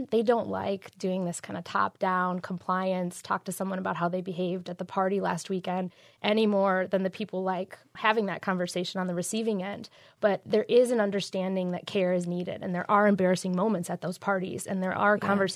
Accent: Detroit, Michigan, United States; I was born in Detroit, and I grew up here.

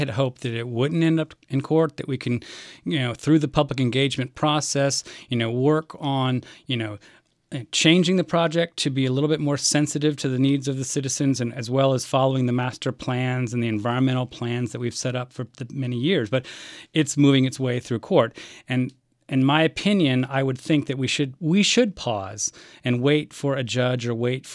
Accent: Ohio, United States; born there; My grandfather was the mayor of the town I was born in Ohio for 43 years.

